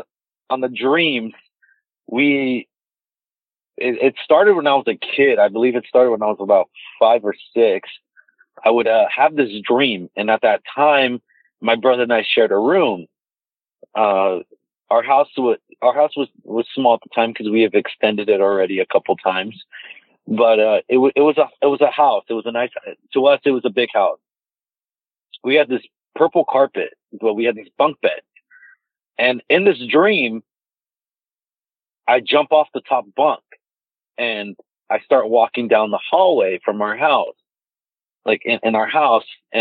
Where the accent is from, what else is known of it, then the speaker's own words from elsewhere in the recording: Mesa, Arizona, United States; So I've lived here in Mesa, Arizona my entire life. I was born in June 6, 1996.